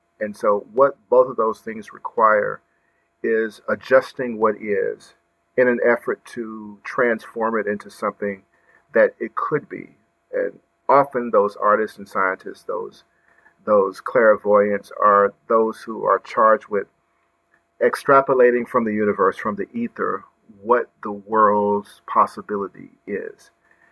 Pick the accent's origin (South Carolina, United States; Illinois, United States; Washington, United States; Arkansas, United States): Arkansas, United States; Dumas; I'm from Arkansas, born in the Delta, a town called Dumas, Arkansas. I'm the youngest of nine children born to a ministry family.